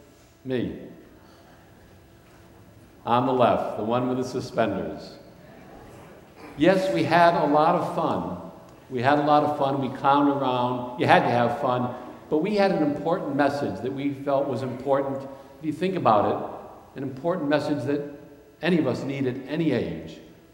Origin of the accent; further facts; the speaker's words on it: Worcester, Massachusetts, United States; now in Connecticut, United States; I was not fortunate enough to grow up in Connecticut. I grew up in Worcester, Mass.